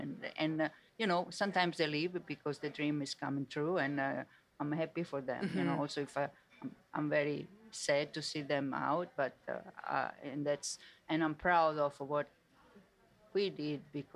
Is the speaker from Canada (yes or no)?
no; Tuscany, Italy; I'm from Tuscany, so I'm very proud of olive oil and everything.